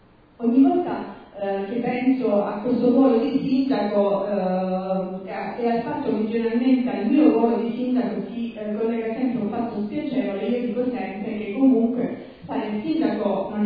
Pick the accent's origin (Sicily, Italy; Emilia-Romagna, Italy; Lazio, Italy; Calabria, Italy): Calabria, Italy; Isola di Capo Rizzuto; born there; Sono nata a Capo Rizzuto, vivo a Capo Rizzuto anche se la mia esperienza lavorativa mi portava ogni giorno fuori dal mio paese, però di fatto la mia famiglia vive a Capo Rizzuto, sono figlia di un imprenditore del luogo